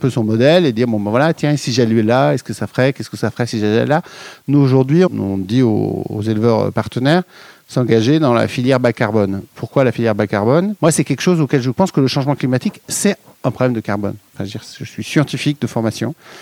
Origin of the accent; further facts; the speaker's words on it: Saint-Étienne, Auvergne-Rhône-Alpes, France; Oui, alors, moi, je suis originaire de Saint-Étienne.